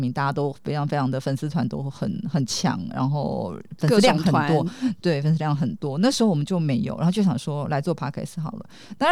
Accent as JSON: {"language": "Chinese", "region": "Taipei", "country": "Taiwan", "said": "我自己在台北，因为我是台北人"}